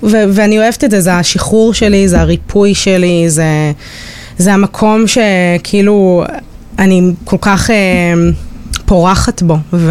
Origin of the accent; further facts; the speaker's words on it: Tel Aviv, Tel Aviv District, Israel; אני ילדת נרות קלאסית, גדלתי ברמת אביב, והייתי בתשע